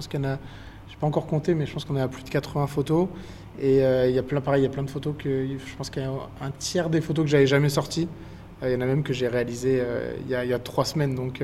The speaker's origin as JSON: {"language": "French", "region": "Provence-Alpes-Côte d'Azur", "country": "France", "said": "quand j'étais petit, ma mère me disait « range ton cafuccio », en fait on est provençal."}